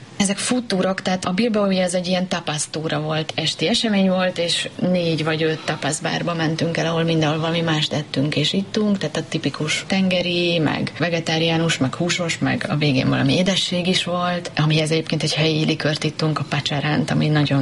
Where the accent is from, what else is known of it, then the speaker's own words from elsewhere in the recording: Szekszárd, Tolna, Hungary; also born or lived in Gyulaj; Én magam is szekszárdi vagyok